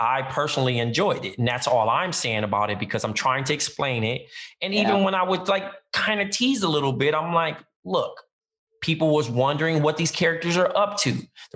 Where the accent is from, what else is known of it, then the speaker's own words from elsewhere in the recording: New York City, New York, United States; Also, fellow New Yorkers, how'd you feel how he portrayed as a New Yorker coming to Zamunda?